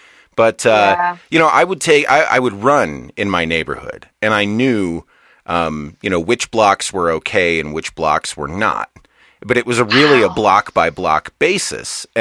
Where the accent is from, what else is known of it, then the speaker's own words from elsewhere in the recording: Saginaw, Michigan, United States; born there; I was born in Michigan and that's where I spent a good deal of my life.